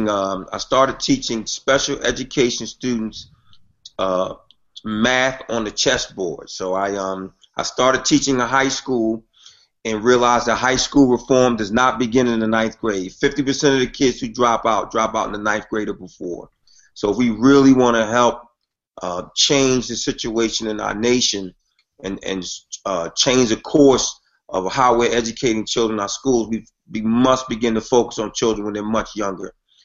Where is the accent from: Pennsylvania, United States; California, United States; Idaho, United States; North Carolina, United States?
Pennsylvania, United States; Philadelphia; Well, I grew up in Philly, typical kid in a large family, single mom.